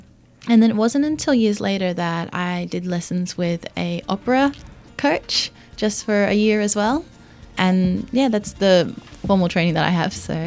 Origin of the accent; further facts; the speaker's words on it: Japan; also born or lived in Australia; Yeah, I was born in Australia and then I was brought up in Japan.